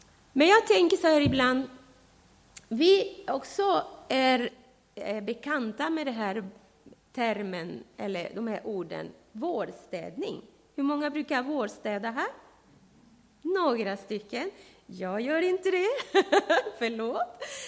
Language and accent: Swedish; Panama; now in Sweden; land som heter Panama. Eller jag vet inte, de säger att jag säger alltid fel, men Panama eller Panama, jag vet inte. Ett litet land i Centralamerika, där kommer jag ifrån. Och jag flyttade till Sverige för 30 år sedan.